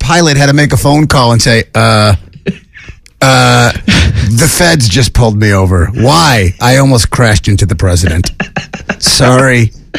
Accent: Long Island, New York, United States; Dude, I grew up in Long Island.

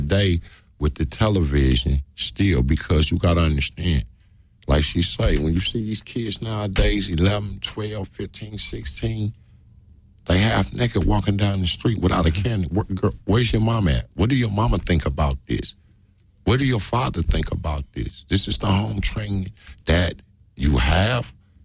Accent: United States; born there; I'm not African American. I was born in America.

